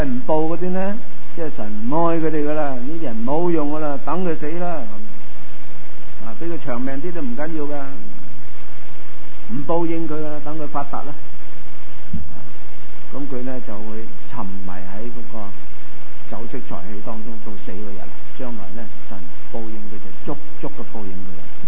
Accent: China; 我们中国人认为要有报应，没有报应呢就做坏人是对的，做好人是不好的。

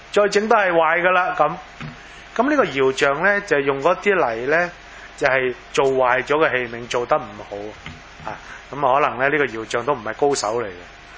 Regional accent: Hong Kong; 那作坏了怎么样我们香港人最喜欢抌的啦，是吧？

